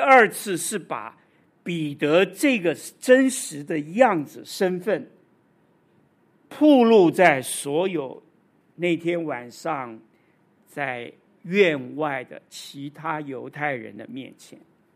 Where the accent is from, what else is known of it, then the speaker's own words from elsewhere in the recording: Taipei, Taiwan; 我原来我的家庭是讲国语，我们是不讲台语的。我台语后来是自学的，我的同学也没有人讲台语，因为我都在台北的小学上学。我是学很好的台语，我是看布袋戏学的。